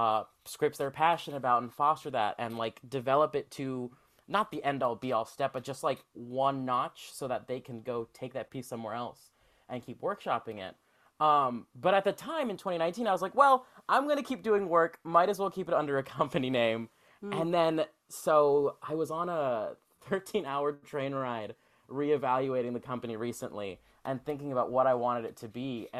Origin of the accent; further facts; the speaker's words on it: North Hills, California, United States; Well, born and raised in the Los Angeles area, North Hills, real close to Northridge.